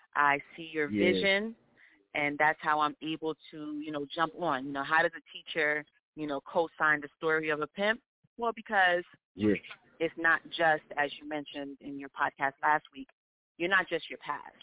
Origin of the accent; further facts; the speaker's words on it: Paterson, New Jersey, United States; also born or lived in Los Angeles; now in Bronx, United States; Well, I mean, I'm originally from Patterson. Not born, but I was raised